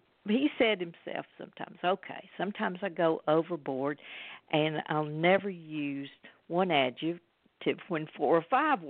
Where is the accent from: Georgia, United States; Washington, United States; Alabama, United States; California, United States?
Alabama, United States; in South Alabama, but just right over the Florida line there.